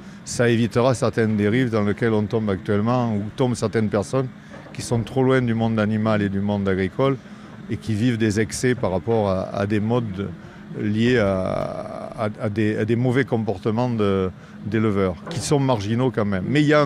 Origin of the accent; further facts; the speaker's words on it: Nouvelle-Aquitaine, France; Moi, je suis issu de la Dordogne, donc purement aquitain.